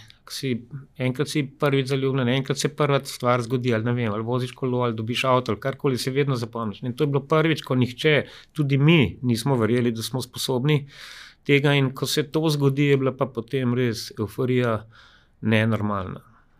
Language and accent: Slovenian; Ljubljana, Central Slovenia, Slovenia; sem Ljubljančan